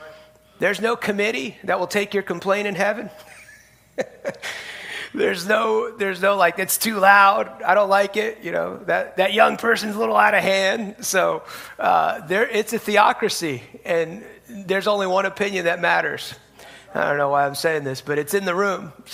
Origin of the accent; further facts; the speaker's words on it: New York, United States; moved away as an adult; I grew up outside New York City, but most of my adult life I've lived in the South, so I've learned how to say, how are y'all?